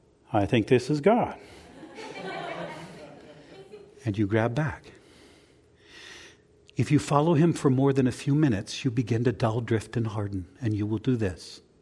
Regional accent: Philadelphia, Pennsylvania, United States; I grew up in Philadelphia. I've been beat up a few times.

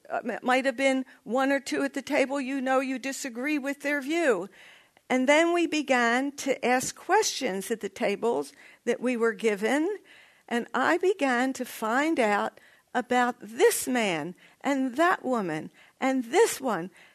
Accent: Philadelphia, Pennsylvania, United States; also born or lived in Baltimore; I'm from Philadelphia and lived in Baltimore. We say water.

